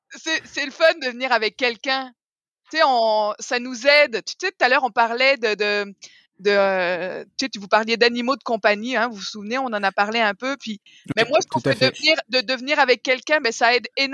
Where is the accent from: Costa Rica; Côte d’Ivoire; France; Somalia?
France; now in Quebec, Canada; On a l'accent québécois pour un Français.